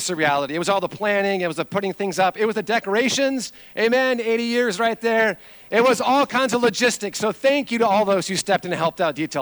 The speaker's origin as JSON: {"language": "English", "town": "Spokane", "region": "Washington", "country": "United States", "tie": "born or raised there", "said": "I grew up in Spokane, Washington."}